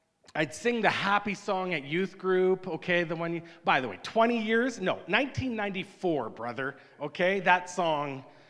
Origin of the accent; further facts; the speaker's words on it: Oshawa, Ontario, Canada; My dad was a pastor in a town called Oshawa, Ontario, where I grew up in Ontario.